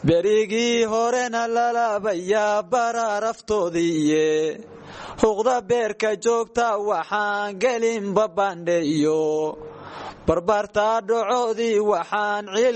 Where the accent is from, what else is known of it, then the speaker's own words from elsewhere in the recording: Binna, Bari, Somalia; anigu waxaan dhashay 27 bishii 4 1993 waxaan ku dhashay deegaanka Binna degmada Gumbax ee gobolka Bari waxbarashadeedii asaaskeedii degmada Gumbax baan ka qaatay